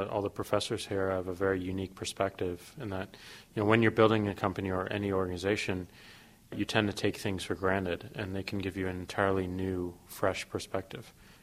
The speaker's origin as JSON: {"language": "English", "town": "St. Louis", "region": "Missouri", "country": "United States", "said": "I'm from St. Louis"}